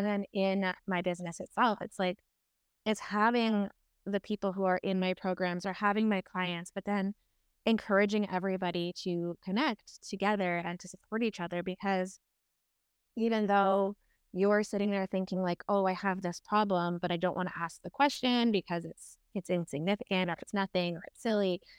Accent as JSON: {"language": "English", "region": "Ontario", "country": "Canada", "lives_now": "British Columbia, Canada", "said": "I'm from Ontario, so I'm up in Canada. And I moved from Ontario to British Columbia, so like the other side of the country."}